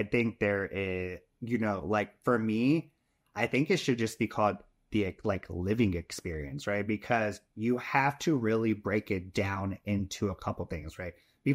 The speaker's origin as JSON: {"language": "English", "town": "Muncie", "region": "Indiana", "country": "United States", "tie": "born or raised there", "said": "I also did my hometown of Muncie, Indiana"}